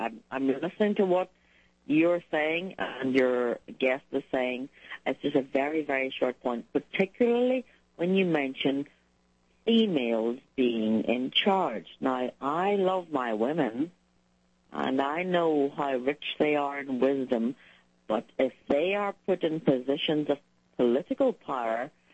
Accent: Northern Ireland, United Kingdom; now in London, United Kingdom; I'm from Northern Ireland. I live in London. I've lived in London for a very long time.

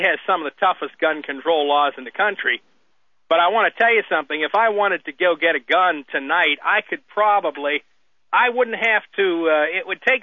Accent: Pennsylvania, United States; You know, even up in my home state of Pennsylvania, we have hardline Zionist Republican Senator Arlen Specter.

